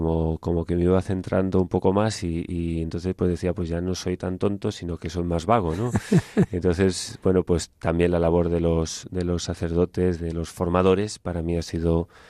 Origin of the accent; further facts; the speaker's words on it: Galicia, Spain; Yo tuve tíos que estudiaron en el seminario, muchos vecinos de mi pueblo que habían estudiado en el seminario, y en Orense pues era más o menos normal